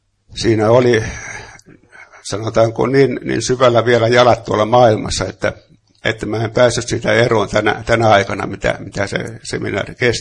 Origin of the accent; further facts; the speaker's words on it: Loppi, Kanta-Häme, Finland; born there; Mä olen syntynyt Lopella välirauhan aikana, mutta varsinaiset sukujuuret juontaa äidin puolelta tuonne Karjalan sinne Andrean kannakselle ja isän puolelta taas Pohjois-Karjalaan